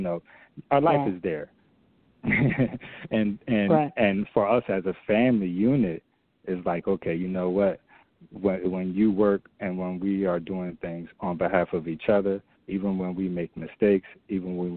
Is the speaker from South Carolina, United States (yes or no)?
yes; Allendale, South Carolina, United States; Here in the United States, I'm from Allendale. My family is from Allendale, South Carolina, on both sides. We're both from South Carolina.